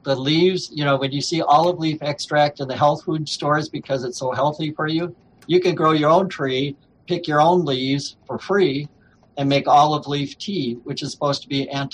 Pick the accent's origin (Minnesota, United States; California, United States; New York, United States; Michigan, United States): Minnesota, United States; You know, I grew up in Minnesota, and it was so cold there.